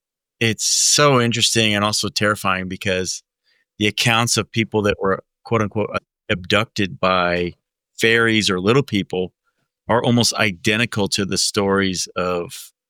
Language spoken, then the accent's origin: English; South Africa; Growing up in South Africa